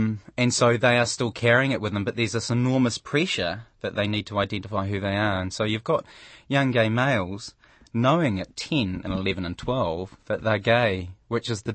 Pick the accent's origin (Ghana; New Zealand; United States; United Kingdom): New Zealand; Masterton, Wellington; If I was still growing up in Masterton in the 90s, there's no change.